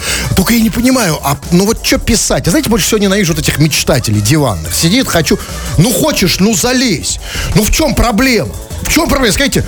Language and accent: Russian; Saint Petersburg, Russia; знаешь, откуда мы, петербуржцы, знаем, где можно снять номер или комнату на сутки бюджетно?